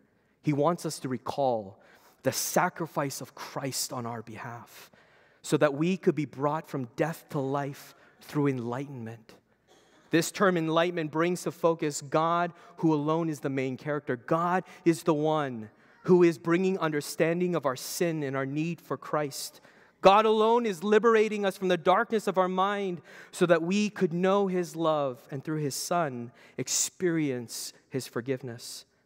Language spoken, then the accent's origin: English; Canada; I grew up born and raised in Canada, so our Memorial Day is called Remembrance Day.